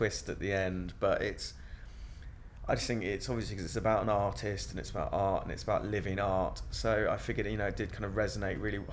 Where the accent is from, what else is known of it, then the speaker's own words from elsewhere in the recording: Newbury, South East England, United Kingdom; now in Balham, United Kingdom; I'm 25, and I live in Balham at the moment, but I grew up in Newbury.